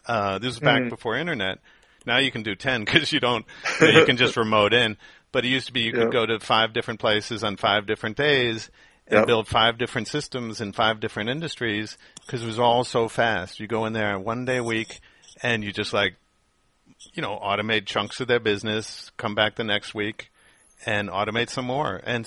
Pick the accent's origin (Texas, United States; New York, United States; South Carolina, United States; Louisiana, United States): New York, United States; I'm a New Yorker, so sometimes I'm a fast talker, sometimes a slow talker.